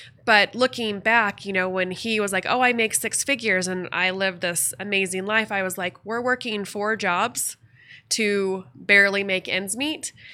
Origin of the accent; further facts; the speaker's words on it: Kansas City, United States; So then we moved to small town Kansas, and then I grew up in Kansas City, and then moved out to Salida once I graduated high school.